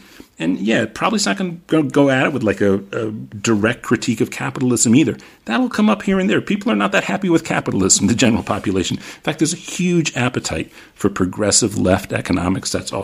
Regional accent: Italy; And I grew up partly in Italy.

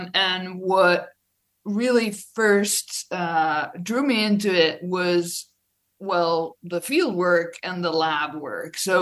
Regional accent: Belgium; I'm from Belgium originally.

